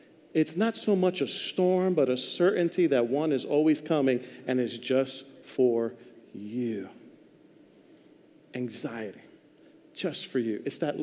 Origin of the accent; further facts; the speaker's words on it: New York, United States; I love New York. I'm from New York, raised there. I love it.